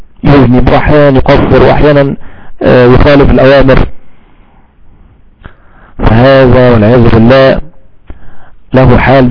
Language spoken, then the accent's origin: Arabic; Egypt